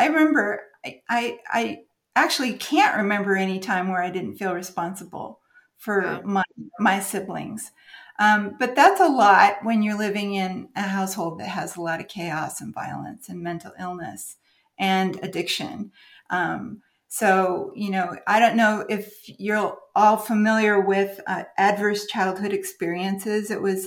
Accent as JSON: {"language": "English", "town": "Des Moines", "region": "Iowa", "country": "United States", "tie": "born there", "said": "I was born in Des Moines, Iowa, to parents who grew up on farms, and the whole family grew up on farms on both sides generationally."}